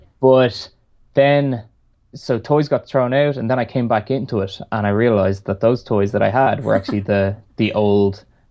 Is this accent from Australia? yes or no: no; Ireland; I'm from Ireland